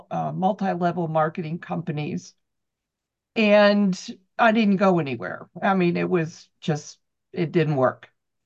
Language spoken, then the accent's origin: English; Pleasantville, Ohio, United States; from Pleasantville. I am just south of Columbus and 20 minutes or so from Kathy and Sally.